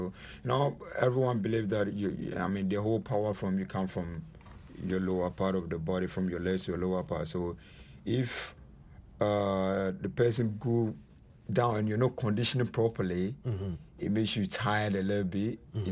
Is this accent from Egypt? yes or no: no; Bukom, Greater Accra, Ghana; I fight for Ghana. I fight for my people because I grew up in Bukom